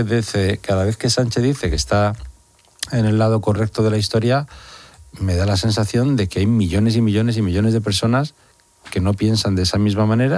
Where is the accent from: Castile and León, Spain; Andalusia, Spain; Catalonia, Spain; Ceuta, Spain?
Andalusia, Spain; Huelva; Yo es que yo como andaluz...